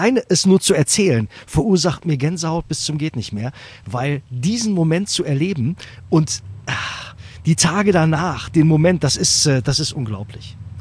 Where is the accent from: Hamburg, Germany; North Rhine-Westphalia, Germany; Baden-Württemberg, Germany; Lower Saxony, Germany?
North Rhine-Westphalia, Germany; Düsseldorf; Ich bin in Düsseldorf geboren. Ach, bin auch als Düsseldorfer und Fortuna-Fan sozialisiert worden.